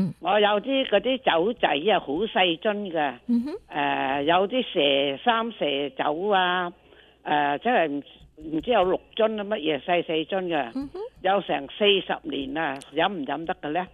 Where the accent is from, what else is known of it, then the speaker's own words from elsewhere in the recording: Yunfu, Guangdong, China; born there; 我唔系喺香港出世啊，我喺云浮出世啊。